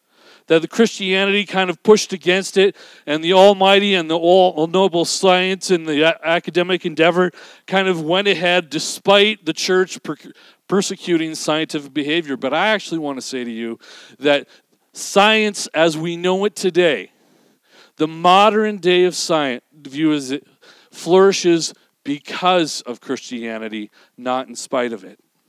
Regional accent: British Columbia, Canada; when I grew up in British Columbia, one of the, quote, most postmodern, most enlightened cities ever

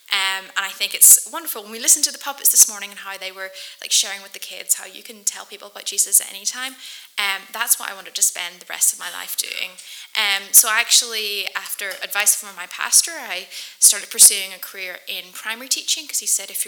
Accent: Northern Ireland, United Kingdom; Yeah, so I am from Northern Ireland, so you can probably hear an accent.

